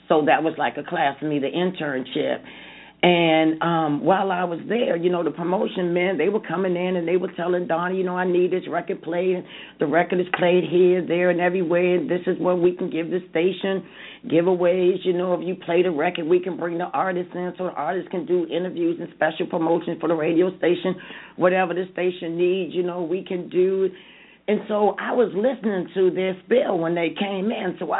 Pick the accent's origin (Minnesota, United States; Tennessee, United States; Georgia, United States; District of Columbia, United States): District of Columbia, United States; Washington; Well, regarding my background, I was born and raised in Washington, D.C., the nation's capital. I'm the only girl in the family. I have five brothers. I enjoyed growing up in Washington, D.C., and I started out in the projects in Barry Farms